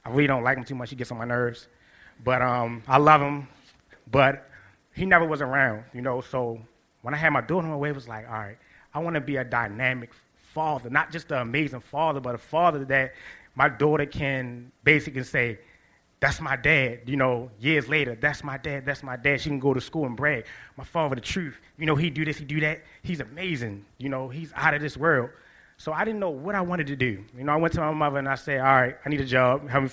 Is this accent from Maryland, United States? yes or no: yes; Baltimore, Maryland, United States; I'm born and raised in Baltimore. I spent a lot of time in West Baltimore growing up.